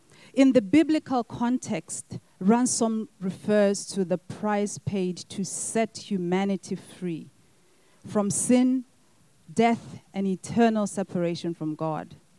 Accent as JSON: {"language": "English", "country": "Botswana", "said": "a movie that was made in my home country of Botswana."}